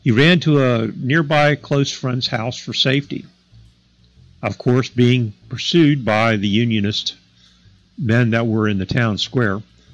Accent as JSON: {"language": "English", "country": "United States", "tie": "born or raised there", "said": "Now, growing up in Madison County myself, I was told several times that Madison County was a dry county"}